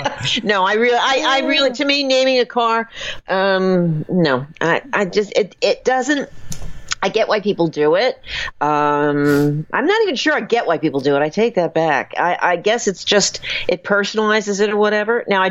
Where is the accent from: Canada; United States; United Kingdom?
United States; Long Branch, New Jersey; If I went back to my home state, in my hometown, in New Jersey, I wouldn't care what a pizza costs because, A, I'm there. B, it is the best. Long Branch, New Jersey pizza, I think, is some of the best pizza.